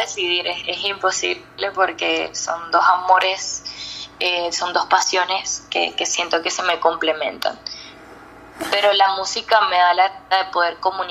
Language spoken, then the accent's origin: Spanish; Venezuela; now in Chile; hola, yo soy actriz venezolana, estoy haciendo un trabajo en Chile